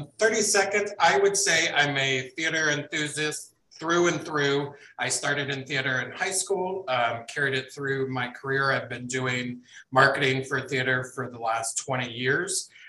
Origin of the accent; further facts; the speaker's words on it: Ohio, United States; also born or lived in Lancaster, Pennsylvania; now in St. Louis, United States; I love the city of St. Louis here. I'm originally from Ohio.